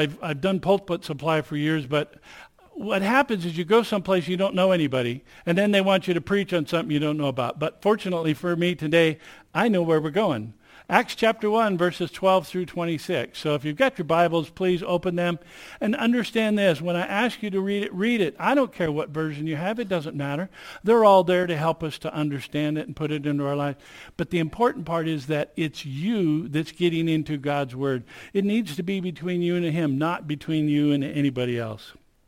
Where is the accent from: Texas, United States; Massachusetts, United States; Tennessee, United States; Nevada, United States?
Nevada, United States; Jungo; also born or lived in Winnemucca; I'm from Winnemucca. I actually grew up in Jungo when it was a town way back when, back in the 60s in the dirt.